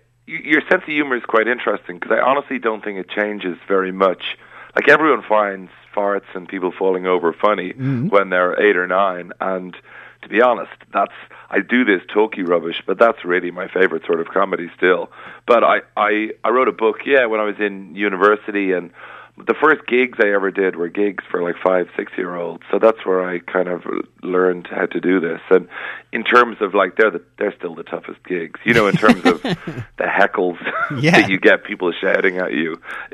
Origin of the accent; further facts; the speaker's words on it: Leinster, Ireland; I was the 1990 East Leinster Under 14s triple jump bronze medalist